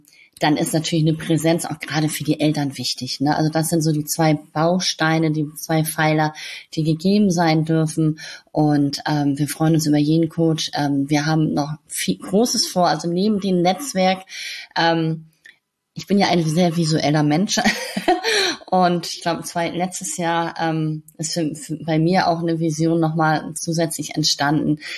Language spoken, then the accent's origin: German; Hamburg, Germany; in der Stadt bei uns in Hamburg